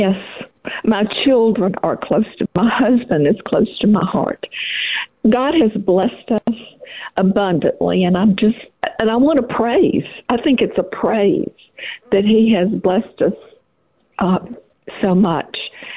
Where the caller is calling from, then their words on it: Birmingham, Alabama, United States; I am calling from Birmingham, Alabama, and I happen to be Mike's mother.